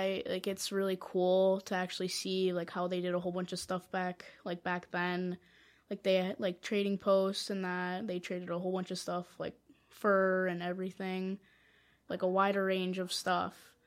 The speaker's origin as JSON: {"language": "English", "region": "Wisconsin", "country": "United States", "said": "I'm from Wisconsin, and I'm 13 years old."}